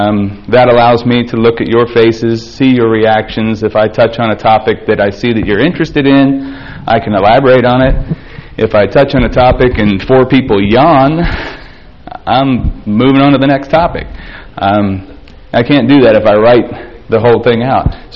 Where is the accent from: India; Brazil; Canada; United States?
United States; York, Pennsylvania; from York, Pennsylvania